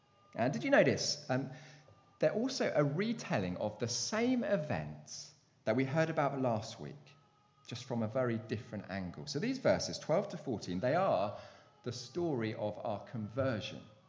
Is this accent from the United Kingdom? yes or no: yes; Basingstoke, South East England, United Kingdom; also born or lived in London; So I grew up in Basingstoke, a pretty glamorous place, but it's been quite a while since I lived there now. I spent my uni days, my 20s in London